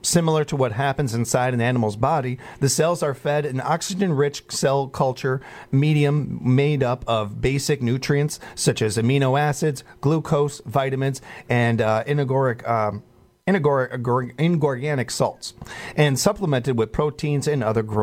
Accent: Chicago, Illinois, United States; And that's pretty wild because where we grew up in Chicago, we had the United Nations.

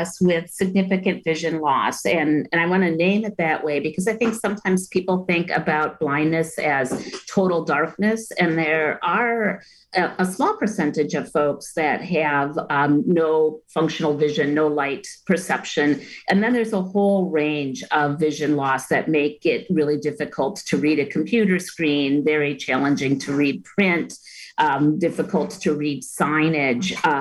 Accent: Washington Island, Wisconsin, United States; now in Madison, United States; I grew up on Washington Island, yep, and left in 1981 to start my adult life here in Madison as a freshman at the UW

